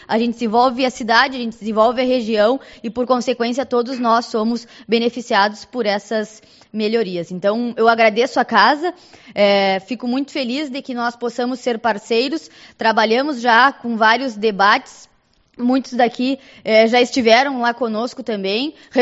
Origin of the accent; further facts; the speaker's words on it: Santana do Livramento, Rio Grande do Sul, Brazil; now in Uruguaiana, Brazil; Sou de Santana Livramento, então vivo na fronteira desde que nasci